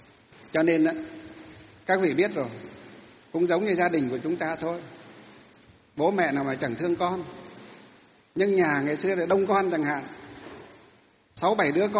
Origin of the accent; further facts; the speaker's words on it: Hòa Bình, Vietnam; Mặc dù chúng tôi được sinh ra ở tỉnh Hòa Bình.